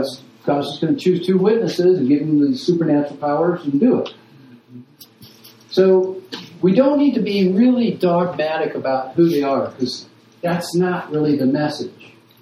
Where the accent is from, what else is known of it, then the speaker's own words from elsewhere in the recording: United States; I don't even have a cell phone. I'm from America.